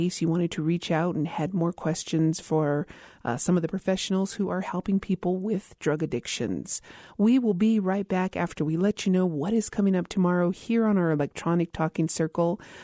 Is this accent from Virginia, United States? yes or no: no; Isleta Pueblo, New Mexico, United States; from Isleta Pueblo